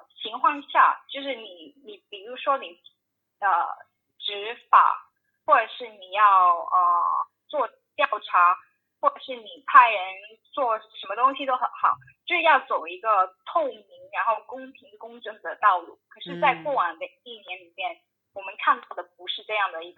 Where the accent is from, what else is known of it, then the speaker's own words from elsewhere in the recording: Hong Kong; 我觉得这是我们香港人想做的东西